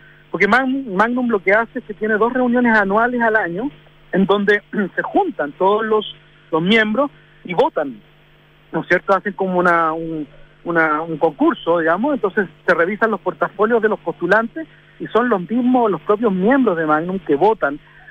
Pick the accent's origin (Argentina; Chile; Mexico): Chile; vengo de Chile, un país pequeño donde cualquier ciudadano hoy puede hablar y decir lo que piensa libremente.